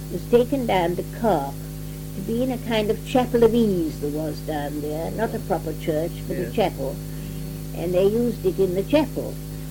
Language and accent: English; Walney Island, North West England, United Kingdom; born there; And I was born in 1909 on Walney Island.